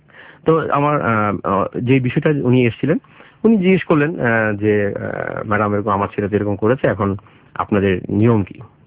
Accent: Dhaka, Dhaka Division, Bangladesh; আমার জন্ম হয়েছে ঢাকাতে কাফরুল বলে একটা জায়গা আছে, ওখানে আমার জন্ম, বেড়ে ওঠা।

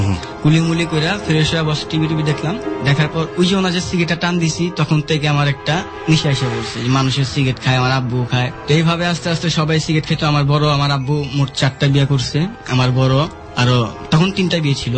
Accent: Dhaka, Dhaka Division, Bangladesh; born or raised there; also born or lived in Noakhali

